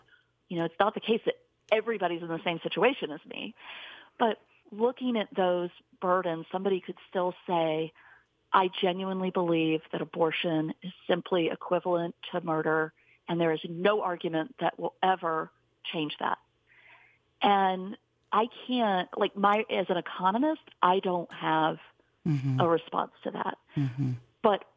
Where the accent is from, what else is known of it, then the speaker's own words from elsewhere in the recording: West Virginia, United States; also born or lived in Troup County, Georgia; I'm not from Vermont. I'm from very rural West Virginia, from Braxton County, and from Troup County, Georgia. Those are the two places I grew up.